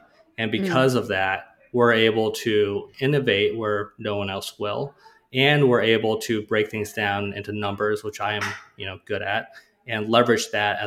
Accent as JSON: {"language": "English", "town": "Rochester", "region": "Minnesota", "country": "United States", "tie": "born or raised there", "said": "I grew up in Rochester, Minnesota. Mm-hmm. It's a small town."}